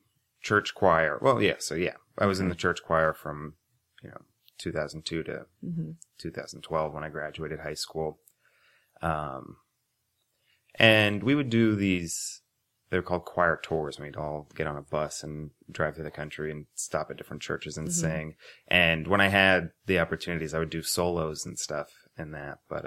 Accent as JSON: {"language": "English", "town": "Plano", "region": "Texas", "country": "United States", "tie": "born or raised there", "also_born_or_lived": "Oklahoma", "lives_now": "Austin, United States", "said": "I grew up in Plano outside of Dallas, and then I went to the University of Oklahoma, and when I graduated, I moved straight to Austin just to do more stand-up, yeah."}